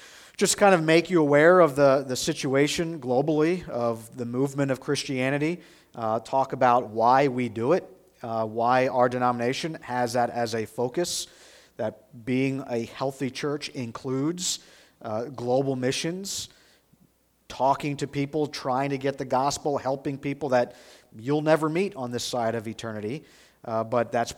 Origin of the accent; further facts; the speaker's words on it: Pennsylvania, United States; now in Schuylkill Haven, United States; I grew up in Lancaster County. Cocalico School District is where I graduated from, so I'm used to farm country.